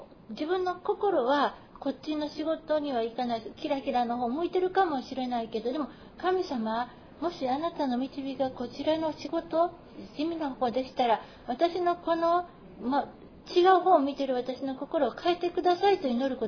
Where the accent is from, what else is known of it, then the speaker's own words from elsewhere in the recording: Hawaii, United States; now in Japan; 生まれ故郷のハワイ行ったら人に会うってコーヒー飲んでてそんなに難しくないのに。